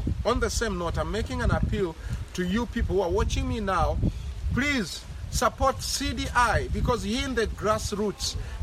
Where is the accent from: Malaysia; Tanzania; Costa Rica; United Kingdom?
Tanzania; I'm coming from Tanzania.